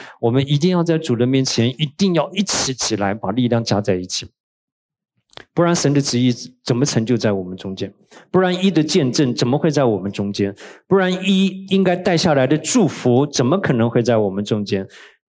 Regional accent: Anping, Tainan, Taiwan; 我小的时候住在台湾的安平哈

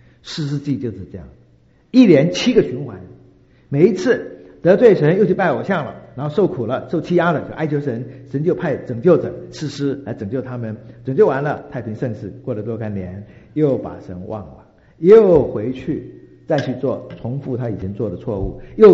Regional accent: China; 因为我们中国人很少用肾的啊

